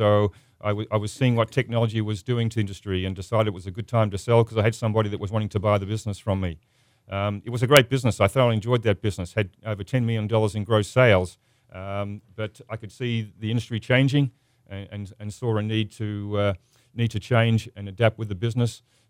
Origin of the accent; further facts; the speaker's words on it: Australia; accent: Australian; I have a funny accent, and I like to get that out up front. My accent's from Australia. I'm not British. I'm not a New Zealander. I'm an Australian